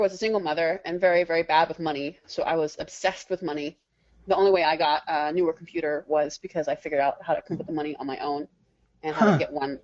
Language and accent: English; Maryland, United States; Suburban Maryland.